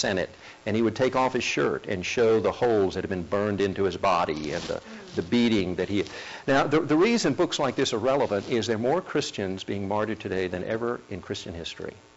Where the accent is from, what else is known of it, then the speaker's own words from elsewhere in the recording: South Korea; When I was growing up in Korea, she came and spent some days at our home